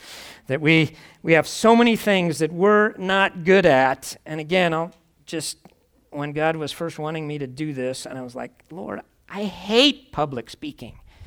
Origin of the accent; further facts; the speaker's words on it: the North, United States; Because I'm a Yankee and I'm from the North and I can talk really, really fast.